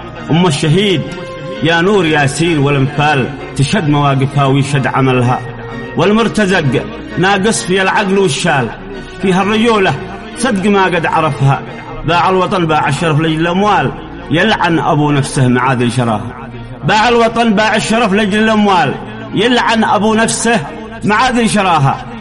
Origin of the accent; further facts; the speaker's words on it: Dhamar, Yemen; من محافظة دمار قبيلة أنس، شاعر العزة، من مواليد 1979، خريج جامعة صنعاء